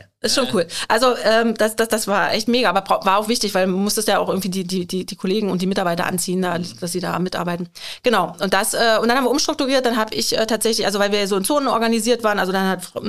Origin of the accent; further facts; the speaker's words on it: Northern Germany, Germany; Und mein Mann kommt aus Süddeutschland, ich komme aus dem Norden.